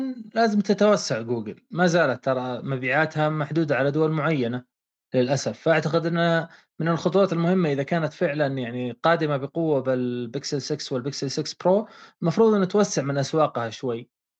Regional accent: Saudi Arabia; ترى الناس عندنا في السعودية يشترون

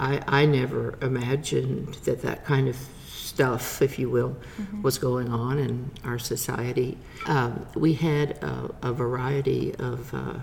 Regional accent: Giddings, Texas, United States; I grew up in Giddings, which is a little town between Austin and Houston on 290, and went to Giddings High School

